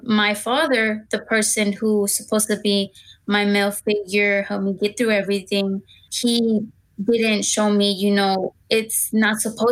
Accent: Dallas, Texas, United States; I'm 17 and I'm from Dallas, Texas.

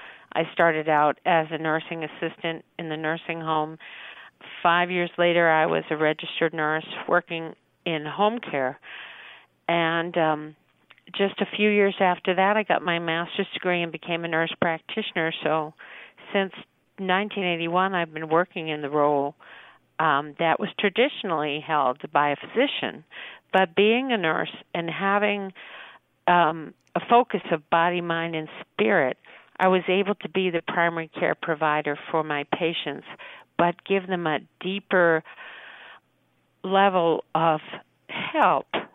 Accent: Massachusetts, United States; the woman that planned both my mom and dad's funeral in my hometown in Massachusetts

